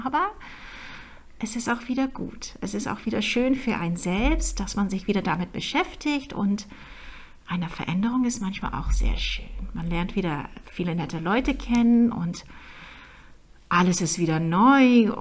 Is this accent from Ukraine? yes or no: no; Netherlands; German is a second language; now in Germany; Ich bin Holländerin und bin mit einem deutschen Mann verheiratet, habe 2 Kinder